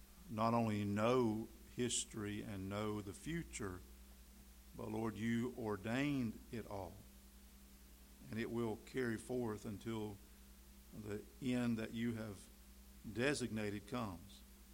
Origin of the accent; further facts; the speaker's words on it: Tryon, North Carolina, United States; I grew up in Tryon, North Carolina, surrounded by mountains.